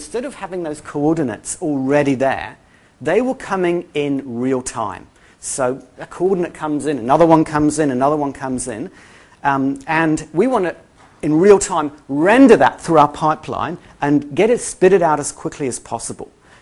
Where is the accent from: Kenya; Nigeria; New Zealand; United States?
New Zealand; I grew up in New Zealand, I'm actually a Kiwi.